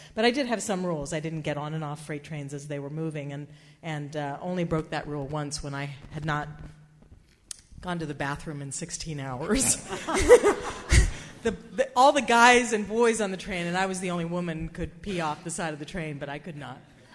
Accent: Los Angeles, California, United States; They've taken up, they would start in my hometown

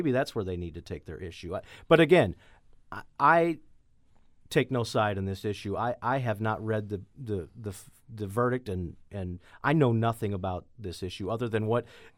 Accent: Chesterfield, Missouri, United States; I grew up in Manchester, Chesterfield area, mean streets of Chesterfield.

